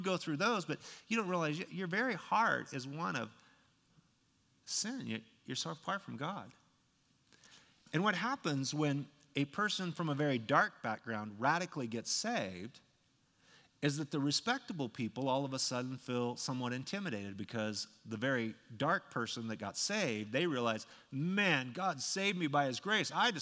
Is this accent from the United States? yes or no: yes; Idaho, United States; I was down in my hometown and doing my uncle's funeral